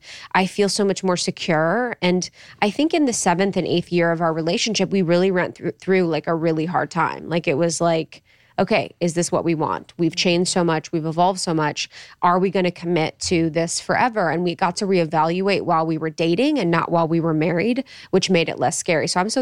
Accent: Ohio, United States; because I'm from Ohio. And so everyone that got married young, I'm like, oh, you're retiring early.

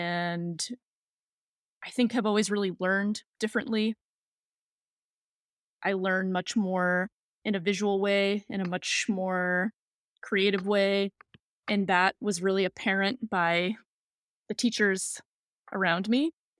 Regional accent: Boston, Massachusetts, United States; So I grew up in Boston, in the Boston area. I am a product of the Brookline Public School System

